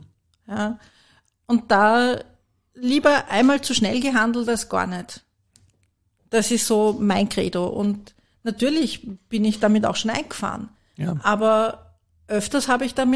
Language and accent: German; Vienna, Austria; ich bin eine Urwienerin. Ich bin geboren und aufgewachsen